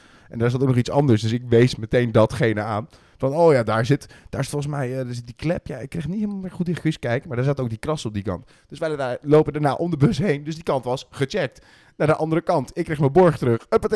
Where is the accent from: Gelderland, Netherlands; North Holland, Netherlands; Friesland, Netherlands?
Gelderland, Netherlands; Huissen; En ik kom eigenlijk uit Huissen.